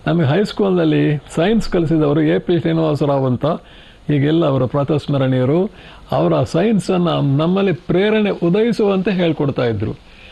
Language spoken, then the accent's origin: Kannada; Kodagu, Karnataka, India; ನಮ್ಮ ಊರಿನಲ್ಲಿ ಆ ಕೊಡವರ ಮನೆ, ಕೊಡವರು ಅಂದರೆ ಜನರಲ್ ಕಾರ್ಯಪ್ಪನವರು, ಅವರೆಲ್ಲ ಕೊಡವರು, ನಾವೆಲ್ಲ ಕೊಡಗರು, ಕೊಡಗಿನವರು.